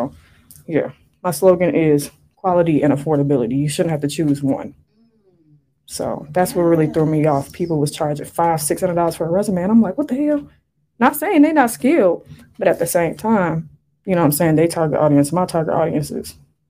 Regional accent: Chicago, Illinois, United States; born there; also born or lived in Evanston / Waukegan / Palatine / Michigan; But I was born in Chicago, lived in Chicago a little bit, and then my mom moved us to Evanston, and then we was moving. Like, I ended up getting adopted, whatever. From Waukegan to Evanston. Girl, I was all over the damn place.

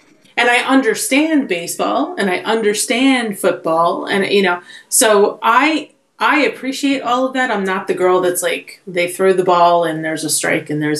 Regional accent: United States; I mean, it was such like as an American, it was such a proud moment.

